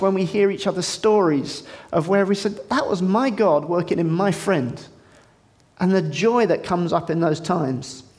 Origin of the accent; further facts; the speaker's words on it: United Kingdom; I'm very British.